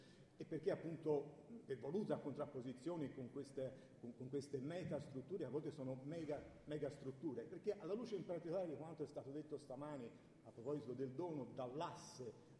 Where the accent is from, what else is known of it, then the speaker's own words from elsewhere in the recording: Sieci, Tuscany, Italy; dove ho preso il primo caffè stamani a un bar, il bar del mio paese, Sieci Pontassieve.